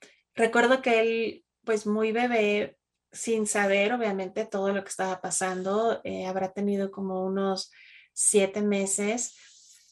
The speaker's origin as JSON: {"language": "Spanish", "town": "Monterrey", "region": "Nuevo León", "country": "Mexico", "said": "También hay una zona en mi país, Monterrey"}